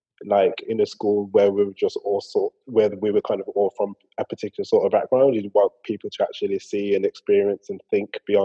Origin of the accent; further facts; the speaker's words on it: Birmingham, West Midlands, United Kingdom; I'm a Brummie.